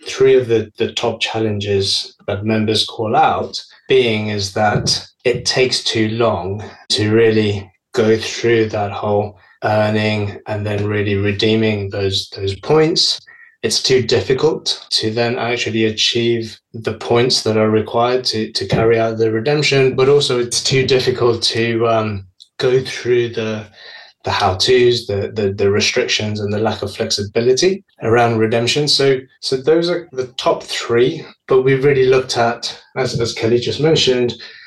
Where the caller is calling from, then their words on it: London, United Kingdom; I'm calling in from London, U.K.